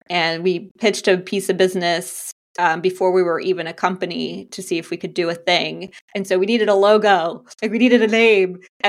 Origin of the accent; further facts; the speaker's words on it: United States; growing up in America, we were so disconnected from it, right?